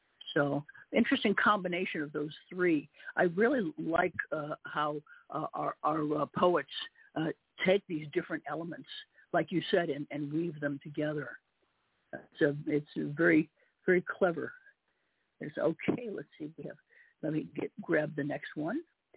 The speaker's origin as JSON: {"language": "English", "region": "Illinois", "country": "United States", "said": "I'm from Illinois, and so within spitting distance, a rock throwing distance of Michigan."}